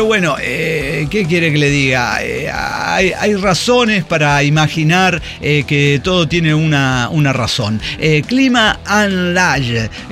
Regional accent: Monterrey, Nuevo León, Mexico; aterrizaron una vez en mi tierra, en Monterrey

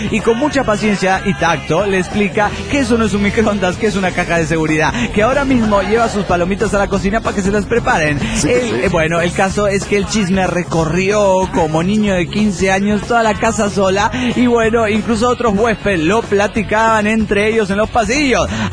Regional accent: Puerto Morelos, Quintana Roo, Mexico; Hola, soy el bicholón de Puerto Morelos, Quintana Roo, México.

